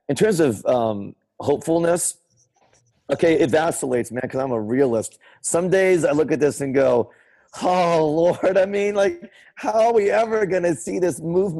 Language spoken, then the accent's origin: English; United States; I'm an American, I'm competitive.